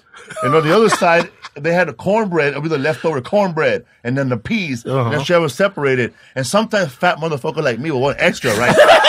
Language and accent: English; California, United States; I'm from Clay Hills.